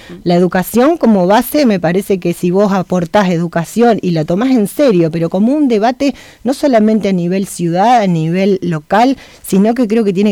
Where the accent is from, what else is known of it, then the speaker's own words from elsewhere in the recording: Argentina; nosotros como argentinos